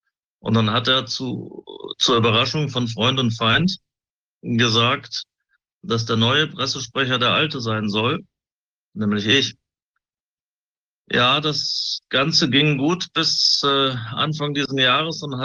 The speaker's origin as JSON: {"language": "German", "town": "Cologne", "region": "North Rhine-Westphalia", "country": "Germany", "lives_now": "Bavaria, Germany", "said": "Ich musste aus meiner Heimat Köln flüchten"}